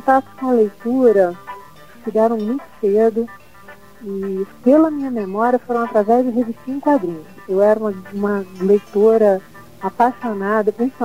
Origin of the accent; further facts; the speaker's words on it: Rio de Janeiro, Brazil; now in Denver, United States; sou escritora carioca, nasci no Rio em 1970, 25 de abril, tenho 38 anos, portanto, e atualmente eu moro parte do tempo nos Estados Unidos, na cidade de Denver, no Colorado, e a outra parte na minha cidade natal, Rio de Janeiro.